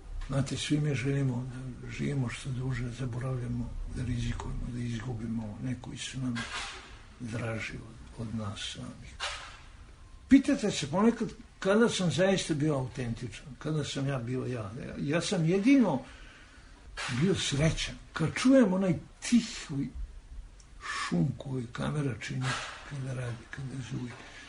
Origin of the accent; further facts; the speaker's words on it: Serbia; Srbija jeste moj uži zavičaj, ali ja nikad ne bih sebe reducirao, pa rekao ja sam Srbi, samo Srbi. Jesam ja i Srbi, ali ja sam Jugosloven.